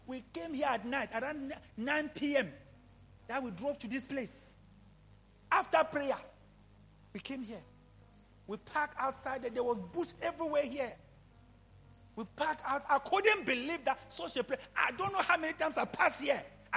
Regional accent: Lida, Grodno Region, Belarus; I'm from Lida. I grew up here. This is maybe this is the area of my father, and there's my grandmother.

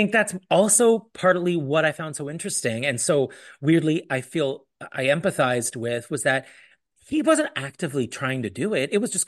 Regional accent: California, United States; I grew up in Southern California.

